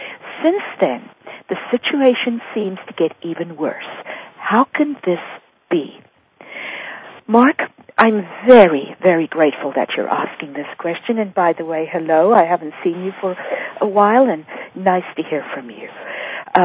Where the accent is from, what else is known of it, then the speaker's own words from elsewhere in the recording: Vietnam; also born or lived in Paris, France; I'm from Vietnam and originally raised in Paris